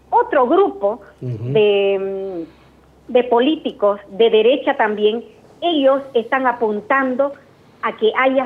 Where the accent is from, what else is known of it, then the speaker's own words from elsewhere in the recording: Santa Cruz, Bolivia; como cruceña, uh-huh, como boliviana, uh-huh, como periodista?